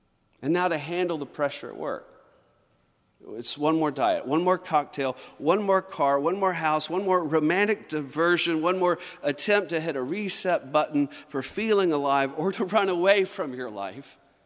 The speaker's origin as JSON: {"language": "English", "town": "Mobile", "region": "Alabama", "country": "United States", "tie": "born or raised there", "said": "Growing up in Mobile, Pensacola was about an hour from our front door."}